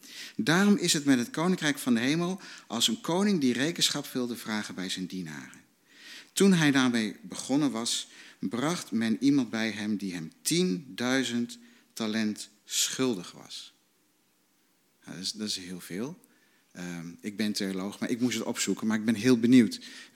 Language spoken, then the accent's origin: Dutch; Netherlands; Nee, wist je dat wij als Nederlanders allemaal 404.000 miljoen euro schuld hebben? Dat is gewoon onze schuld als land.